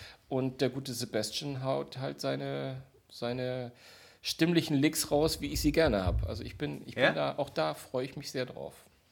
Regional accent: Hamburg, Germany; Ich bin auch Hamburger Jungen.

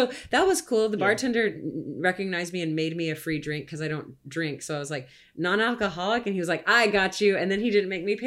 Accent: Texas, United States; I grew up in Texas, so everyone's like, slumming on that or dragging that.

